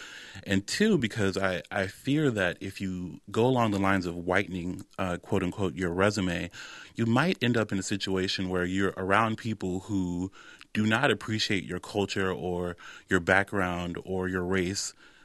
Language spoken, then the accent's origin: English; Virginia, United States; are more interested in the fact that I went to Yale, or they're more interested in the fact that I'm from Virginia, et cetera, et cetera.